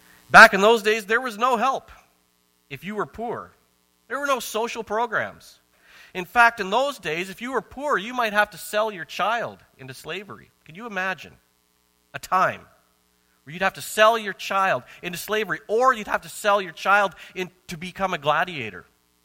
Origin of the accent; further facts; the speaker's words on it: Marwayne, Alberta, Canada; I grew up in Farmingville, Alberta, okay? A little place called Marwane.